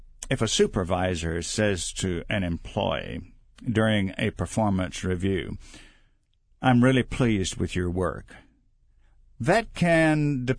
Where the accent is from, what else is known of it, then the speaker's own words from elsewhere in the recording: Mississippi, United States; I grew up in South Mississippi, and even when I go back to Mississippi, yes, I will hear much of the dialogue that I grew up